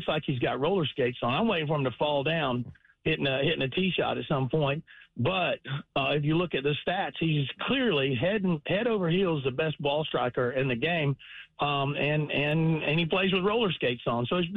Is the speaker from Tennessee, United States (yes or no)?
yes; Cleveland, Tennessee, United States; born there; It's part of the world that I'm from. I was born in Cleveland, Tennessee